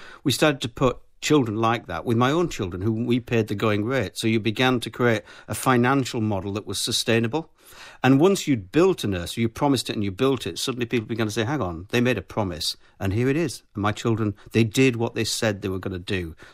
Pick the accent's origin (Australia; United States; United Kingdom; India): United Kingdom; Bradford, Yorkshire and the Humber; I'm a Yorkshireman from Bradford, and I think Yorkshire people are nosy